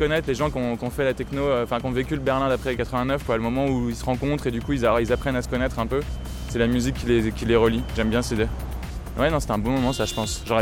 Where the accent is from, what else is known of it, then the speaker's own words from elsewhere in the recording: Bourgogne-Franche-Comté, France; Quand j'ai grandi en Bourgogne, j'imaginais, tu vois, quel vieux de mon village allait sur un rond-point.